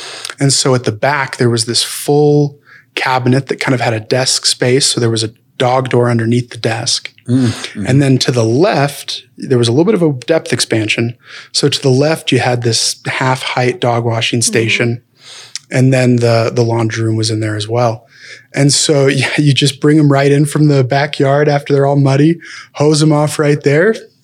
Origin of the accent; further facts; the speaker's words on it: Utah, United States; I'm from Utah born and raised, and my grandmother would have said that there's a flex room and a celestial room.